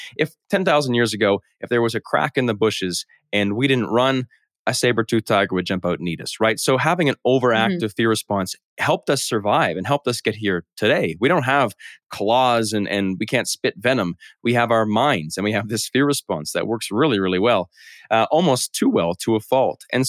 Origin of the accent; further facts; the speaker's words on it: Canada; I was locked down in my hometown in Canada for a while